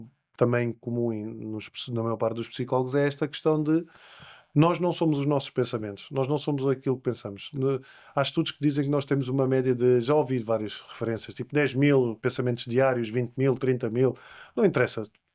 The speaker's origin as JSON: {"language": "Portuguese", "region": "Lisbon", "country": "Portugal", "tie": "born or raised there", "said": "eu cresci nos Olivais, nos anos 90"}